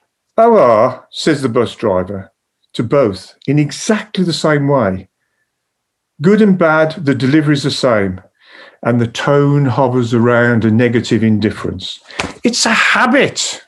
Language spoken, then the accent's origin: English; West Midlands, United Kingdom; accent: Birmingham; I'm a Brummie, and it goes with the accent